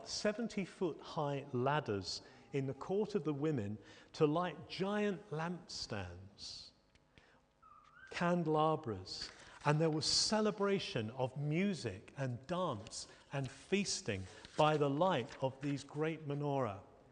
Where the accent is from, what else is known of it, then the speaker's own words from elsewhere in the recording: United Kingdom; I know we're British. What are we going to do in heaven when everyone else is shouting and making a noise?